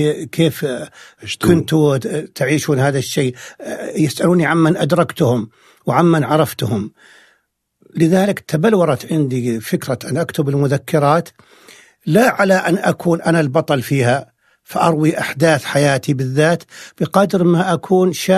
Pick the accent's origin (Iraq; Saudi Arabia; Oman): Saudi Arabia; Al Zulfi, Riyadh Province; كان عادي مثلا إذا ذهبنا إلى بلدتنا الزلفي